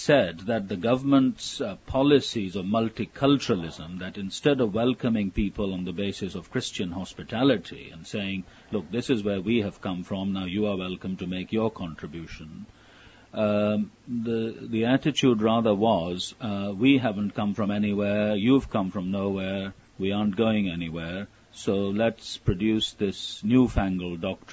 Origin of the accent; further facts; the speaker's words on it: Pakistan; is Muslim very largely, but I grew up in Pakistan, and I came to faith really through the work of a university chaplain.